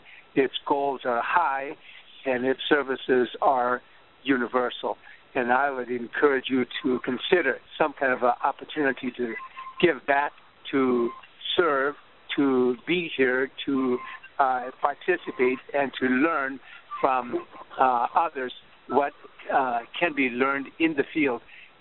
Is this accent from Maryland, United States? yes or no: no; St. Cloud, Minnesota, United States; from St. Cloud, Minnesota.